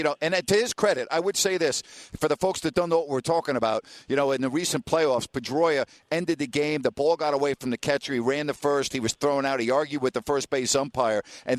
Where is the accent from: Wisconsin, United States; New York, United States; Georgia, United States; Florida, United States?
New York, United States; Okay, I'm from New York and I'm a diehard Yankee fan.